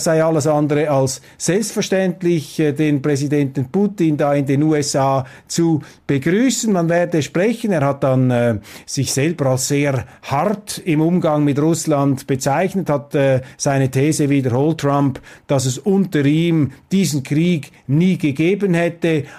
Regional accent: Switzerland; ich finde das sehr inspirierend, vor allem als Schweizer, wenn wir sehen, wie wir da auch über den Tisch gezogen werden

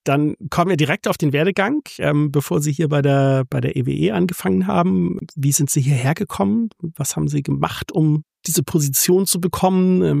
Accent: Stuttgart, Baden-Württemberg, Germany; born there; now in Northern Germany; dass ich eigentlich geborener Schwabe bin aus dem Raum Stuttgart und ich bin auch viel, viel länger schon da raus.

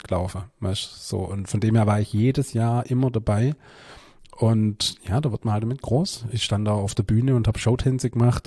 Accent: Bülow-Zell, Germany; also in Bülow-Zell, da wo ich groß geworden bin und in der Nähe jetzt auch noch wohne

